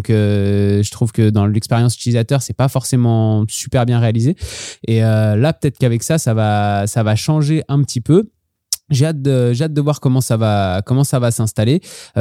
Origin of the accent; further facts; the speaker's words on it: Lyon, Auvergne-Rhône-Alpes, France; Alors oui, on est un petit peu chauvin, vous le savez, on est lyonnais ici